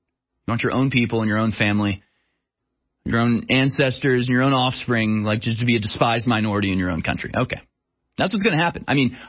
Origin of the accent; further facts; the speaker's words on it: Houston, Texas, United States; I grew up in Houston. Most of my best friends are not white, to be honest with you.